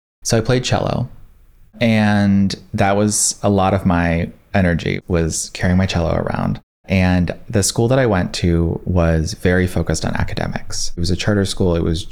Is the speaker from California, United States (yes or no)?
yes; Santa Cruz, California, United States; So I'm originally from California. I am from Santa Cruz. I was born in the mountains in 100 degree weather at home.